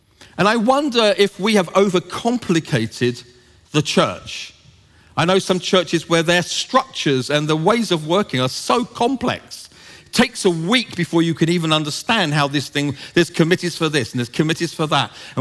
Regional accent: England, United Kingdom; Sorry, I'm English.

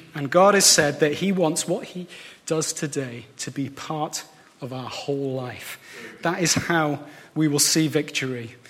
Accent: Edinburgh, Scotland, United Kingdom; when I was growing up in Edinburgh

